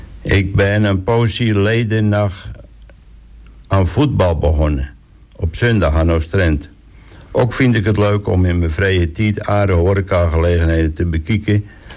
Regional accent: Wieringerwerf, North Holland, Netherlands; 29 jaar. Ik ben opgegroeid in de Wieringenwerf.

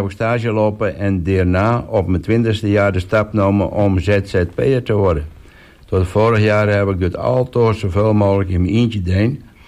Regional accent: Midden-Eierland, North Holland, Netherlands; ik kom van de Hoofdweg 116... in Midden-Eierland en ik ben de jongste van de 5 van …

